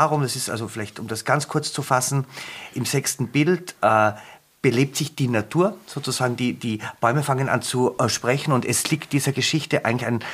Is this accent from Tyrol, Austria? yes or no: yes; Innsbruck, Tyrol, Austria; born there; now in Vienna, Austria; ich bin in Innsbruck geboren, wohne in Wien und bin jetzt über Linz angereist.